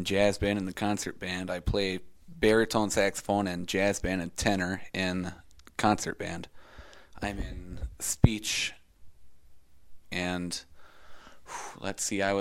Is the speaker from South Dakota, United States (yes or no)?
yes; South Dakota, United States; Well, when I moved here from South Dakota, there wasn't a speech program like there was in South Dakota.